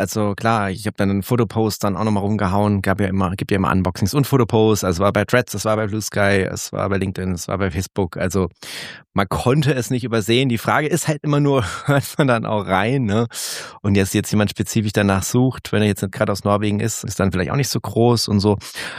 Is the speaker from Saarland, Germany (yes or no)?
yes; Saarland, Germany; Im Saarland, das ist bemerkt. Hat man übrigens auch einen Ausdruck dafür, das ist ja meine alte Heimat.